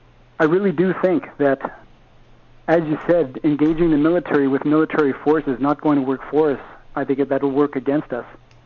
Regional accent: Canada; speaking as a Canadian

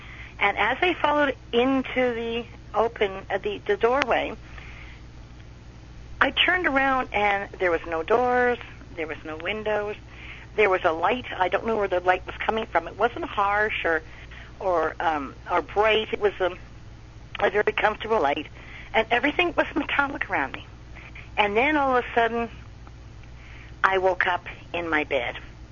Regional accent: Montreal, Quebec, Canada; I was brought up on the West Island of Montreal.

